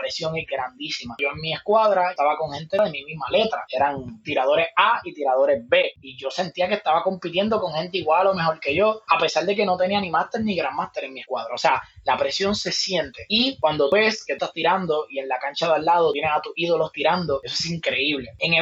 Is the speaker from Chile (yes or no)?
no; Puerto Rico; yo soy un competidor de Puerto Rico, clase